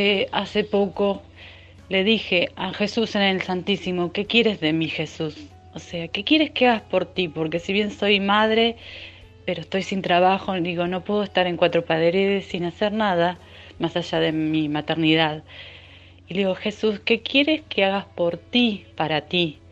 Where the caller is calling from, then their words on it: Mar del Plata, Buenos Aires Province, Argentina; de Mar del Plata.